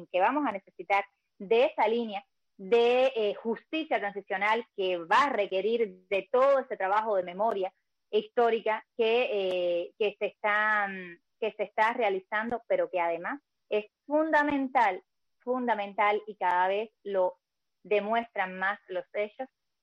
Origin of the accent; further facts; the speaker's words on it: Cuba; La solución a la crisis que vive mi país es cambiar el sistema en el que se vive en mi país.